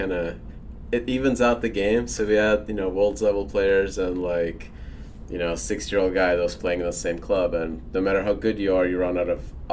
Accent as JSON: {"language": "English", "town": "Chicago", "region": "Illinois", "country": "United States", "tie": "born or raised there", "also_born_or_lived": "Ukraine", "moved": "yes", "said": "grew up in Chicago, went to school in Urbana-Champaign. I ended up in San Diego working at Qualcomm. Mm-hmm. So my buddy and I lived in Solana Beach."}